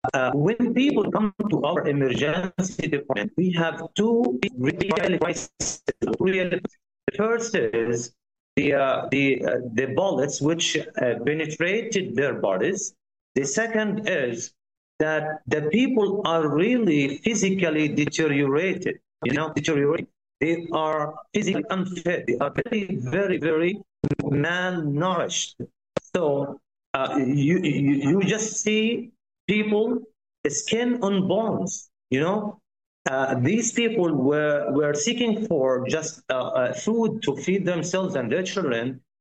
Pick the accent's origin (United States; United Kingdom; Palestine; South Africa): Palestine; Khan Yunis, Gaza Strip; English is a second language; I'm from Khan Yunis concentration camp. This camp is nearly 25 kilometers square, 25 only.